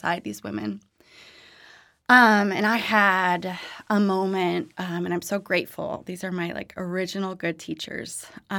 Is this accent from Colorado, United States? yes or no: no; St. Louis, Missouri, United States; So I grew up in St. Louis, Missouri, in an area called University City, which is down the street from Wash U